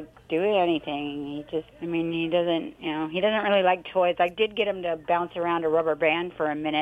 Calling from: Huntington Beach, California, United States; Huntington Beach.

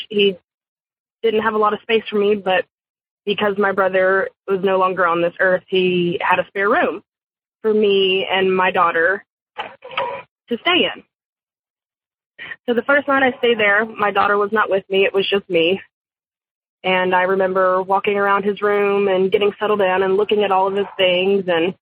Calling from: Dallas, Texas, United States; I'm calling from Dallas, Texas.

